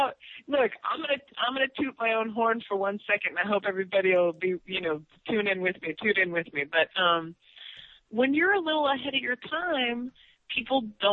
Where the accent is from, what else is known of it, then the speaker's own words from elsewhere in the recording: Los Angeles, California, United States; Jam, they brought us all to Los Angeles. And you would think that I would be psyched, right? Like, oh, my hometown, I'm gonna be taping Def Jam.